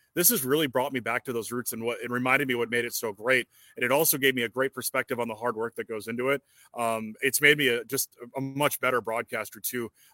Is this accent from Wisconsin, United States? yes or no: yes; Wisconsin, United States; I grew up in the Chippewa Valley in northern Wisconsin, so I'm used to lakes and stuff